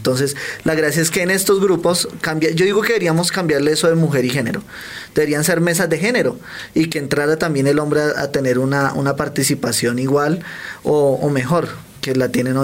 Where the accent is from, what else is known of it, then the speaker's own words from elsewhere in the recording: Fusagasugá, Cundinamarca, Colombia; Yo pues vengo de Fusagasugá, Cundinamarca